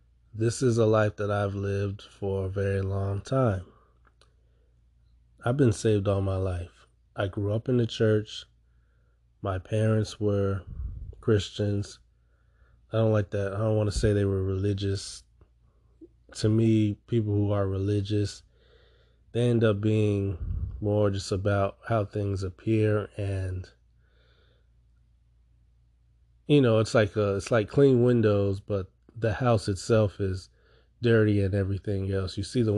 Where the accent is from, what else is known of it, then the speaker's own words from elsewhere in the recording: Chicago, Illinois, United States; I'm from Chicago.